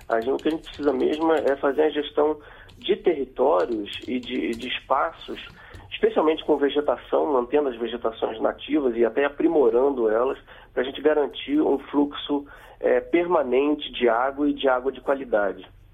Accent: Rio de Janeiro, Brazil; Eu sou do Rio de Janeiro, e a primeira vez que eu fui à Amazônia eu fiquei muito surpreso

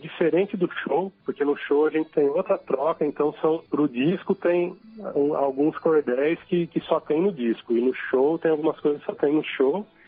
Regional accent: Piracicaba, São Paulo, Brazil; Ainda a gente tem dia 28 de maio em Piracicaba, né, minha terra natal.

